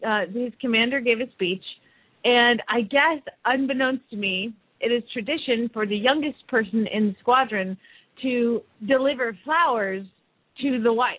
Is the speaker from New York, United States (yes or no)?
no; Phoenix, Arizona, United States; from Phoenix, Arizona